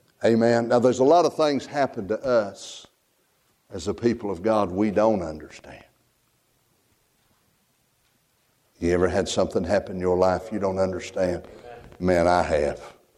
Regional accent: United States; accent: country hillbilly; of course you notice my accent. I'm as country and hillbilly as they come, and I got a long, drawn-out accent. I talk funny.

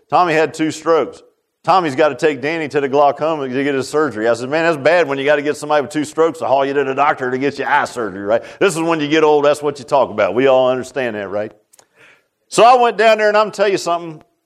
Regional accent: Virginia Beach, Virginia, United States; I grew up in Virginia Beach

